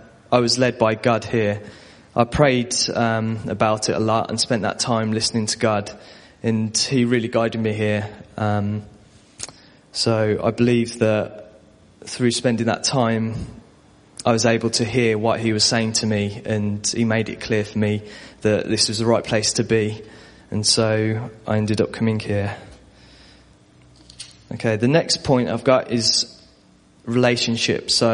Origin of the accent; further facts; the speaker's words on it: Birmingham, West Midlands, United Kingdom; Luke very kindly offered earlier that he can translate for me because I'm from the Birmingham area.